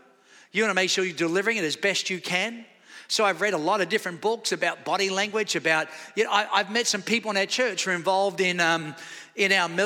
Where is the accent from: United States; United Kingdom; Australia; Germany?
Australia; I live on the water. I love the water. I've got a boat. I've got a jet ski. My whole life I've been on the water. I'm from Australia, for goodness sake. I grew up on beaches every day.